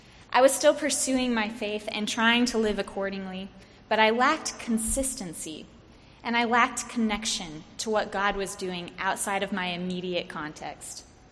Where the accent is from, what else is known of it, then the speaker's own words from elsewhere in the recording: Midwest, United States; born there; now in Nashville, United States; I'm a Midwesterner by birth and moved to Nashville almost 3 years ago to this day.